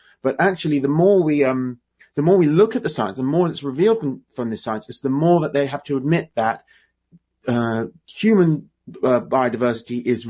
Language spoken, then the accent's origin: English; England, United Kingdom; because I'm English and I was very interested in my own history.